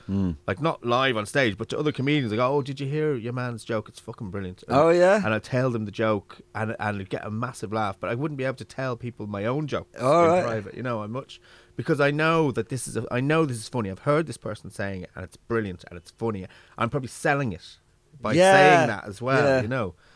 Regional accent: London, United Kingdom; accent: London; now in Ireland; It was probably because I grew up in England and then I came to Ireland and I probably feel like a fake...

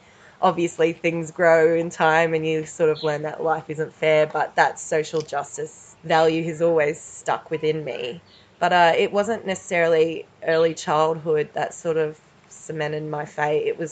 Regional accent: Ipswich, Queensland, Australia; because I'm from Ipswich, Queensland.

